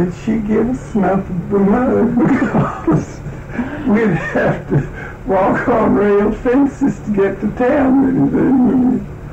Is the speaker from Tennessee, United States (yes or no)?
yes; Townsville, Tennessee, United States; born there; I was born in Cleburne County, Tennessee, Townsville.